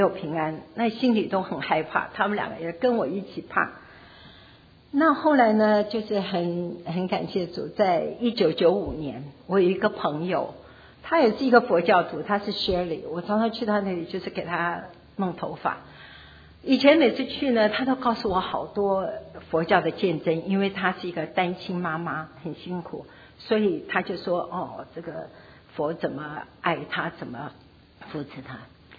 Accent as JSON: {"language": "Chinese", "country": "Taiwan", "lives_now": "United States", "said": "我是从台湾来"}